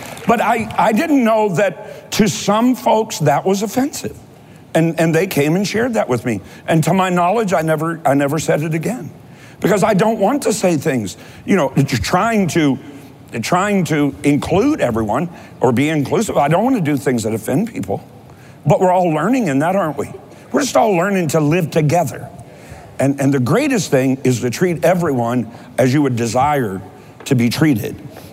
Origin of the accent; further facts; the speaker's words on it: Kentucky, United States; I made a really big faux pas once or twice or several times because I'm from Kentucky